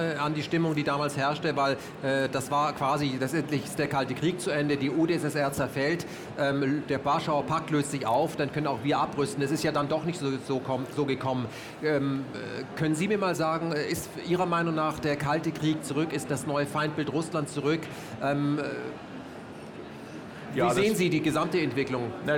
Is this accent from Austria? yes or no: yes; Austria; als Österreicher ist man ein bisschen dichter dran.